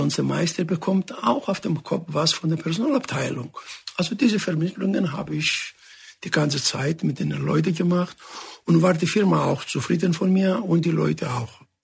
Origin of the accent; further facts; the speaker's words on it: Greece; German is a second language; now in Germany; Ich bin Grieche und ich bleibe auch Grieche. Aber das Leben, was ich erlebt habe, mit meiner Familie, mit meinen Kindern, ist in Deutschland.